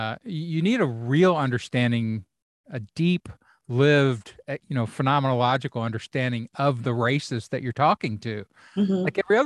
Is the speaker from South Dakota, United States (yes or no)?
no; Kentucky, United States; also born or lived in Florida / North Carolina / Ohio / Texas; And I grew up in the South. So I'm from Kentucky and I've lived in Florida, North Carolina, Ohio, like at the center of the country most of my life, Texas.